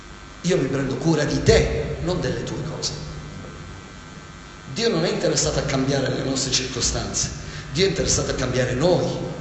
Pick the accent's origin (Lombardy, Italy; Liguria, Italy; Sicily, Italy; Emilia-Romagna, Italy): Sicily, Italy; vengo dalla Sicilia